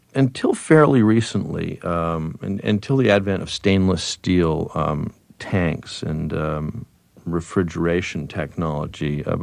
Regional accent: East Coast, United States; also born or lived in Europe; I grew up on the East Coast and spent most of my life in the East Coast or in Europe.

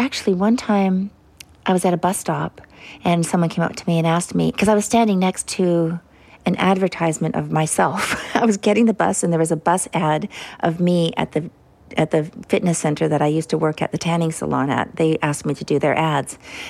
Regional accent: Ladysmith, British Columbia, Canada; It's just a tiny town, one street of stores.

